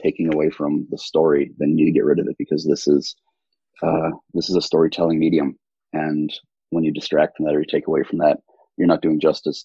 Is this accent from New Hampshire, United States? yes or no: yes; New Hampshire, United States; I grew up in New Hampshire, and there was a little rental store